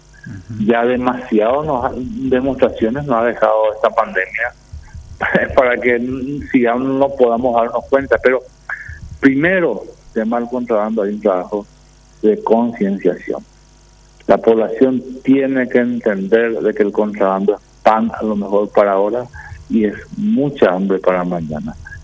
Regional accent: Paraguay; como ser humano, como paraguayo, me conmueve.

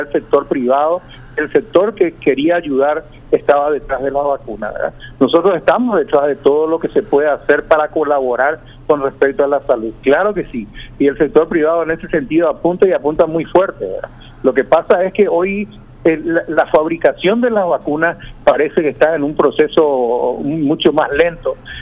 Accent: Paraguay; lo hacemos nosotros como paraguayos

